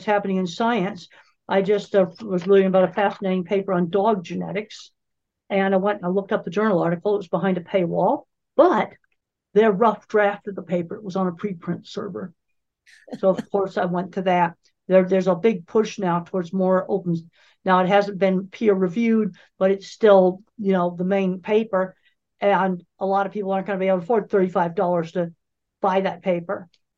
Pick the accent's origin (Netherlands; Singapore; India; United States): United States; Boston, Massachusetts; I grew up in Boston, Massachusetts area